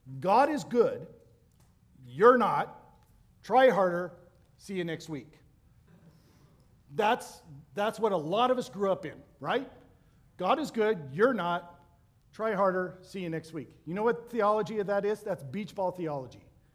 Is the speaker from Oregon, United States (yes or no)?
no; Ogden, Utah, United States; The problem is I grew up in Ogden.